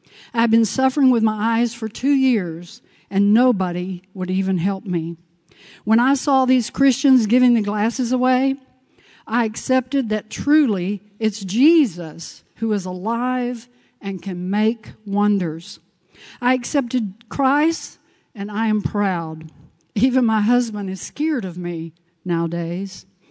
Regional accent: Texas, United States; I'm a Texan.

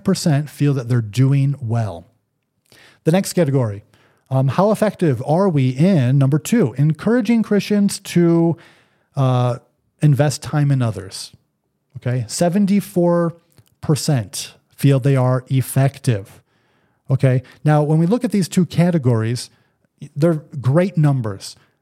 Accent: New York, United States; Well, I don't know. I'm from New York.

